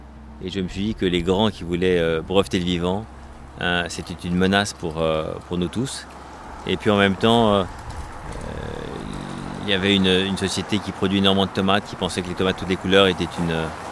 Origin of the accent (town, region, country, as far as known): Normandy, France; born or raised there